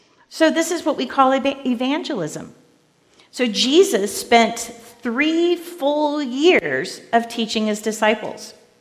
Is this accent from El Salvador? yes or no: no; the South, United States; Now, I'm from the South. I grew up in the South, and West Virginia is kind of almost a little bit in the South.